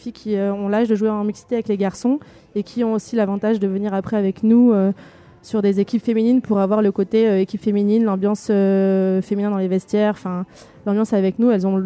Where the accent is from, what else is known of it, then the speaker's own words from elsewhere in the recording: Gap, Provence-Alpes-Côte d'Azur, France; je viens de Gap dans les Hautes-Alpes.